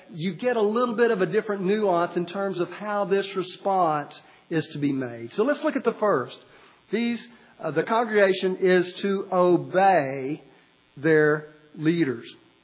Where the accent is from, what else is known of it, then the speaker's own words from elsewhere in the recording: Orange, Texas, United States; Back when I was a wee lad growing up in Orange, Texas, back in the 1960s, no one ever heard of road rage.